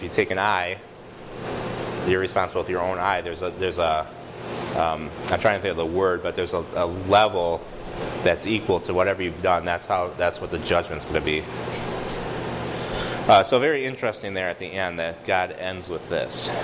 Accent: Wisconsin, United States; Yeah, I grew up in Wisconsin. Wisconsin doesn't.

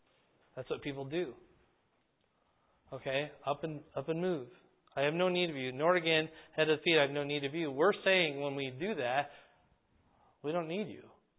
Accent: Fort Dodge, Iowa, United States; I grew up in Fort Dodge. I was born in Fort Huachuca, Arizona, by the way.

